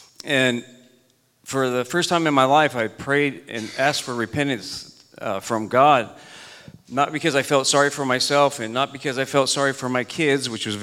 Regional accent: Washington, United States; also born or lived in California / Tennessee / Maine / South Carolina; I'm from Washington. I'm actually from California, Tennessee, Maine, South Carolina, and Philadelphia.

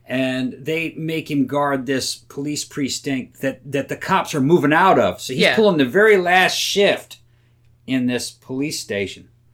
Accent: Carson, California, United States; Now, I was living in California at the time. I would have been probably about 7. And it reminds me of growing up in Carson, California in that era, just as shitty as fucking Carson and California looked.

